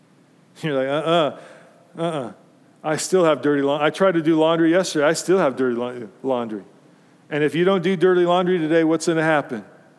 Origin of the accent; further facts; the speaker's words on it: Fort Collins, Colorado, United States; I remember growing up in Fort Collins, Colorado.